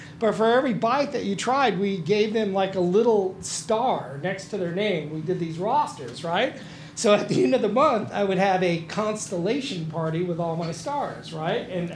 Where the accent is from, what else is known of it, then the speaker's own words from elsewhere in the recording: New Orleans, Louisiana, United States; so also a chef, born and raised in New Orleans, grew up in like a food world, right?